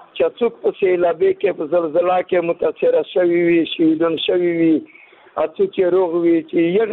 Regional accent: Afghanistan; now in Pakistan; زه افغان مهاجر یم په پنجاب کې،

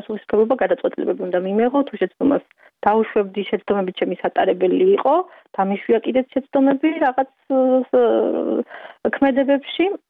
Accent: Khoni, Imereti, Georgia; also born or lived in Tbilisi; მე უკვე სკოლა დავამთავრე, ხონის რაიონში დავამთავრე სკოლა, შემდეგ წავედი თბილისში სასწავლებლად გერმანისტიკაზე.

